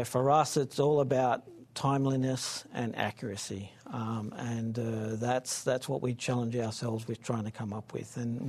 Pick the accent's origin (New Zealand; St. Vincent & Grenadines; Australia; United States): Australia; As an Aussie saying a German word.